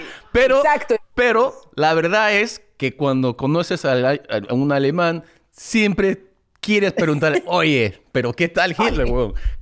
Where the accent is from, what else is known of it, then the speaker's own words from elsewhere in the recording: United States; Spanish is a second language; also born or lived in Peru; Como gringo de niño, escuchar la gente... O sea, yo no tenía idea que había que hay... como diferentes dialectos de... Ahora sí, lo entiendo, pero de niño yo hablaba como hablaban los peruanos.